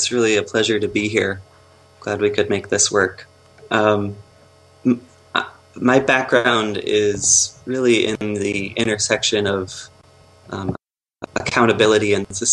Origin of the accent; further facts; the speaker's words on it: United States; although I'm American, I've spent a third of my life, the last 10 or 11 years, working in China and Latin America and Europe